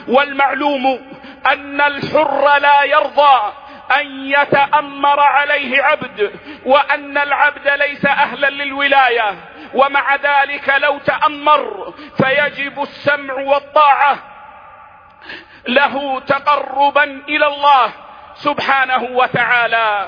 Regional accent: Saudi Arabia; بلادنا السعودية

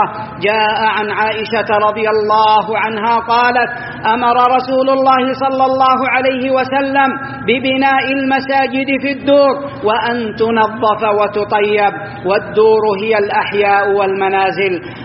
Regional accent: Saudi Arabia

